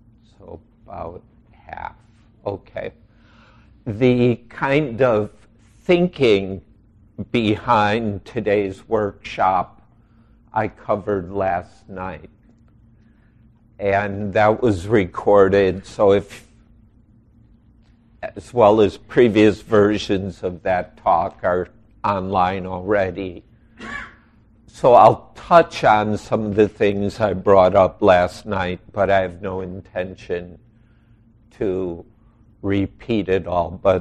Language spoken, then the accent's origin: English; Chicago, Illinois, United States; Baltimore, Minneapolis, and Chicago, my hometown